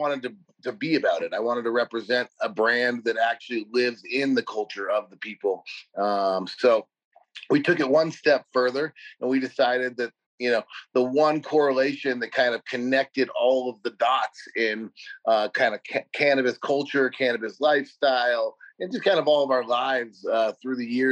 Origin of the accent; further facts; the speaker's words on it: Colorado, United States; starting in Colorado as my home base and my home state